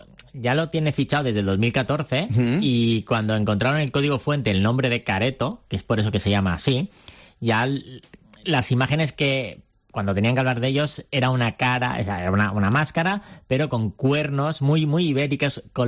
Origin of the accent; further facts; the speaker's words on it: Spain; Bueno, de momento no atacan a España... porque somos españoles